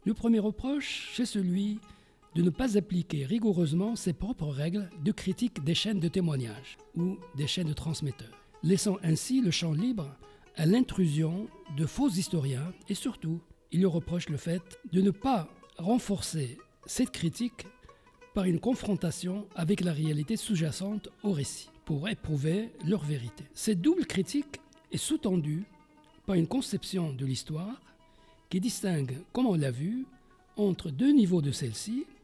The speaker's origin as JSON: {"language": "French", "country": "Morocco", "said": "chez nous au Maroc et dans le monde."}